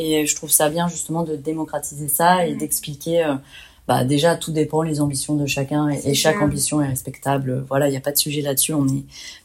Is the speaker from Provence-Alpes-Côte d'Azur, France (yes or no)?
no; Normandy, France; moi, je viens d'Ifto dans le 76